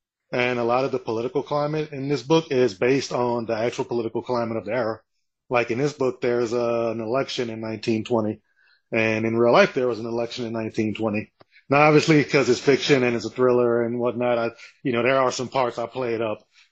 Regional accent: New Orleans, Louisiana, United States; born there; because I was born in New Orleans, specifically New Orleans East, to be very specific if there's any New Orleans listeners.

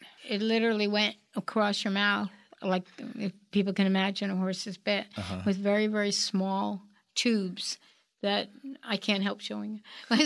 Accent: New York, United States; born there; I was born in New York.

